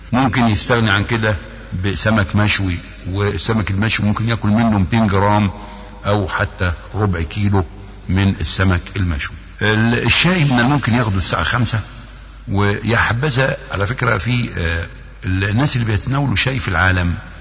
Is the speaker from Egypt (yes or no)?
yes; Egypt; من بعض الاشجار اللي كانت موجودة عندنا في سيناء، في شبه جزيرة سيناء